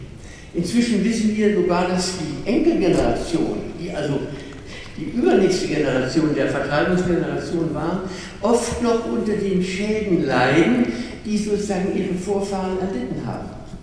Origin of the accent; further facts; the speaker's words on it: Berlin, Germany; also born or lived in Dresden; Ich bin in Dresden geboren, Berlin aufgewachsen.